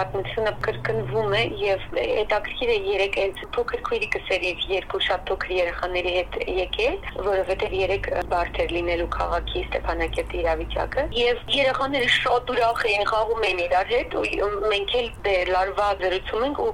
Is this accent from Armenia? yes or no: no; Nagorno-Karabakh, Azerbaijan; ես ինքս արցախցի եմ, բոլորին բարեկամները ուղուն են, բոլորն այնտեղ են